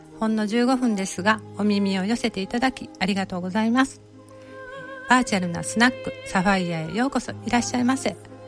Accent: Maizuru, Kyoto, Japan; 私は東舞鶴に生まれて、その後中舞鶴か西舞鶴と、高校生になるまで結構点々と引っ越しをしていました。

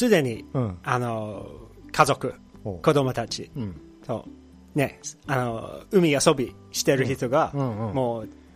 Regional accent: United Kingdom; Japanese is a second language; moved away as an adult; now in Japan; そうです、そうですね、もともとイギリス出身ですね。

